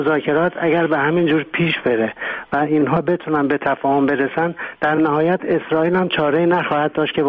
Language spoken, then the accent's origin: Persian; Iran; من ایرانی هستم، از این سرزمین دارم صحبت میکنم.